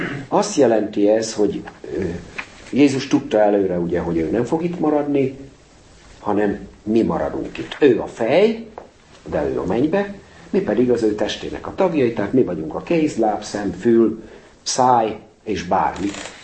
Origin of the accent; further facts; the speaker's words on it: Kölcse, Szabolcs-Szatmár-Bereg, Hungary; Kölcsében, ahol én születtem és felnőttem